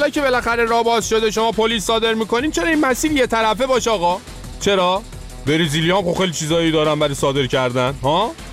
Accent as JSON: {"language": "Persian", "country": "Iran", "said": "ما ایرانیام که خب حتی وقتی زیرابی میریم خیلی خونگرمیم"}